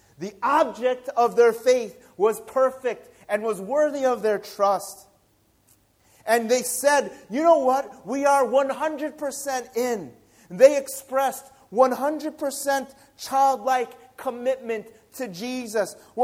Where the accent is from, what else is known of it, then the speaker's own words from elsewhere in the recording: Chicago, Illinois, United States; the Chicago Cubs, my favorite team, my hometown team, won the championship in Major League Baseball.